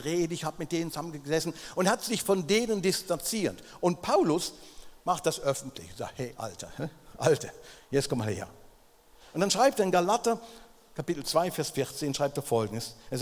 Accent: Germany; Ich weiß, als Deutsche, ich bin manchmal mühsam.

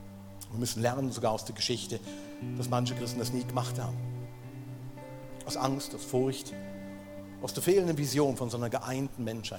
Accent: Germany; Ich weiß, als Deutsche, ich bin manchmal mühsam.

